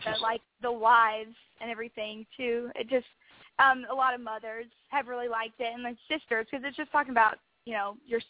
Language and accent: English; Bloomfield, Missouri, United States; a lot in southeast Missouri, because that's where I'm from. I'm from Bloomfield, Missouri.